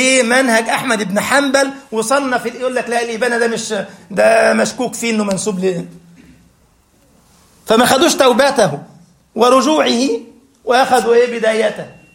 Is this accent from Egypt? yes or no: yes; Egypt; اصل احنا عندنا في مصر مش معتادين على الشاي ايه الاخضر